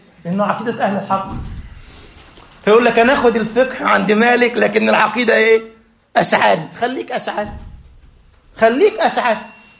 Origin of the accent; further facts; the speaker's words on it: Egypt; اصل احنا عندنا في مصر مش معتادين على الشاي ايه الاخضر